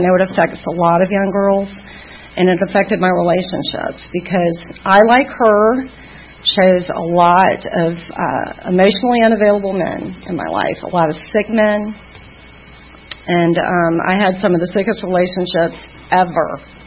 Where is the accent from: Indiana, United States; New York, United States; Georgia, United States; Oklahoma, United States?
Georgia, United States; Atlanta; and I'm from Atlanta, born and raised. Middle-class home, one brother.